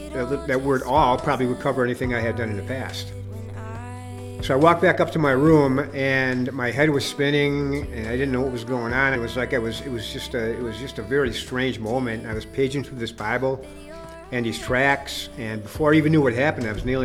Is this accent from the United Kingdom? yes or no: no; Racine, Wisconsin, United States; I'm originally from Racine, Wisconsin, southeastern Wisconsin, very near Milwaukee.